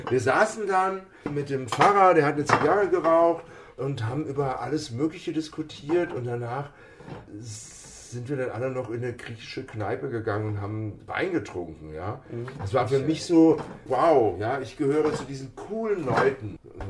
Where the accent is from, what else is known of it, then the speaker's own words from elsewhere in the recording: West Germany, Germany; Ich bin in Westdeutschland schon aufgewachsen, ja.